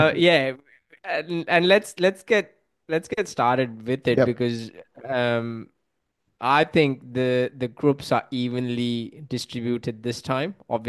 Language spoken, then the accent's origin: English; Australia; With Group B, I would hope, as an Australian fan as well, Australia would go through.